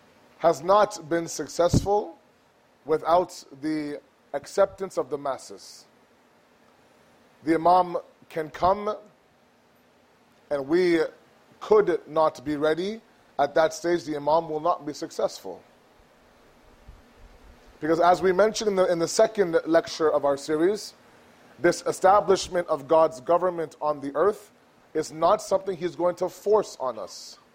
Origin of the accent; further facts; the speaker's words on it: Canada; We are not Muslims living in Canada, guys. We are Canadian Muslims.